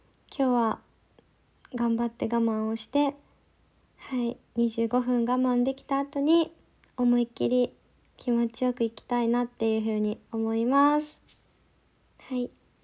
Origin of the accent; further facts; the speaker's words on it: Kansai, Japan; now in Tokyo, Japan; 出身地は、関西です。今ちょっと東京に住んでるのでちょっと関西弁が出にくいけど、はい関西出身です。